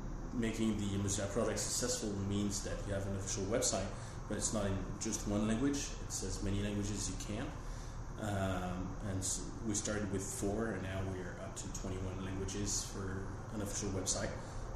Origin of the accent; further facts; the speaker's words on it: France; accent: French; English is a second language; As you may hear from my accent, I'm French, and I'm 39.